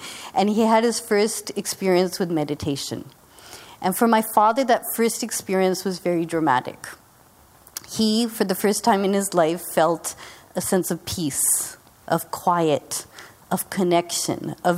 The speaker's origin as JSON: {"language": "English", "town": "Lincoln", "region": "Massachusetts", "country": "United States", "tie": "born or raised there", "said": "So I grew up actually here in Boston, grew up in Lincoln, Massachusetts."}